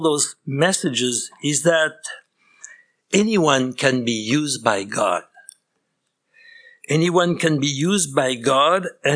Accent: France; I was born in 1949. So people are calculating. I'll be 75 pretty soon. I was raised Catholic in France.

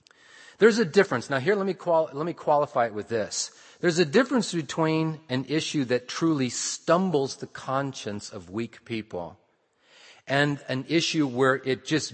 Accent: United States; Now, I'm an American, and in America, we're big on our Bill of Rights.

